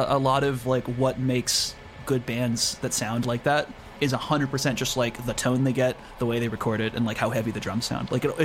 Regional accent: Portland, Oregon, United States; I grew up with this stuff. I'm originally out from the West Coast. I'm from Portland, Oregon.

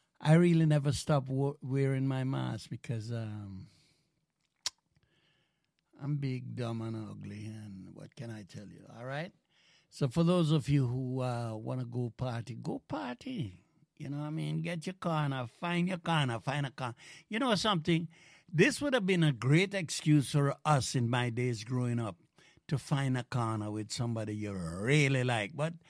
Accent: Jamaica; I'm from Jamaica.

